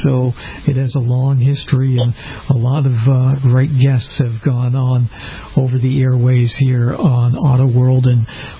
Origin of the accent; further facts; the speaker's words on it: Needham, Massachusetts, United States; We didn't have one at that point when I was quite young in my hometown of Needham, Massachusetts